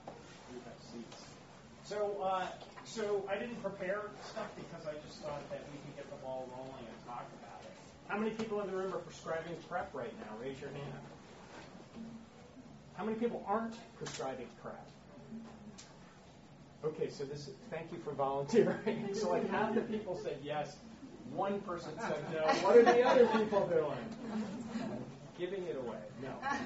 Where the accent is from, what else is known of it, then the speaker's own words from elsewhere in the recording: New York, United States; from New York.